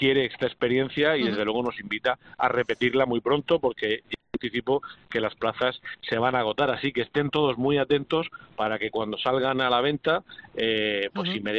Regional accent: Santomera, Region of Murcia, Spain; llevan un trocito de mi tierra, un trocito de Santomera, y eso pues denota la importancia que tiene el limón, no solo para los murcianos y no solo los santomeranos.

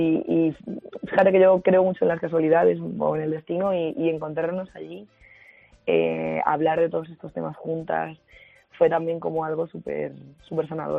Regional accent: Andalusia, Spain; como digo muchas veces, o como dicen en mi tierra, en Andalucía, estoy ya curada de espanto

